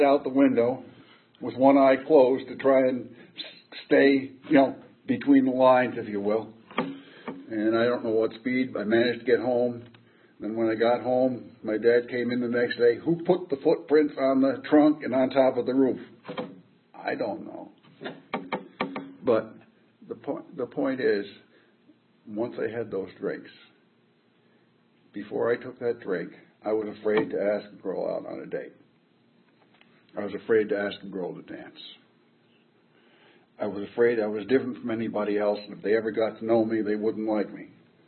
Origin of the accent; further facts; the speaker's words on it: Bronx, New York, United States; born there; So, to begin at the beginning, I was born in the Bronx, New York.